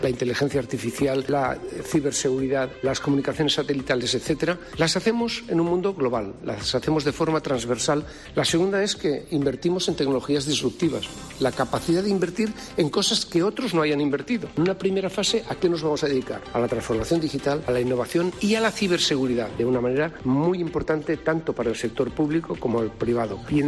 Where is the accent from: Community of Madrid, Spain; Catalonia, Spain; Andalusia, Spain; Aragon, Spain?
Andalusia, Spain; Córdoba; habiendo sido formado en Córdoba y siendo cordobés, está en otros lugares, que vuelvan a Córdoba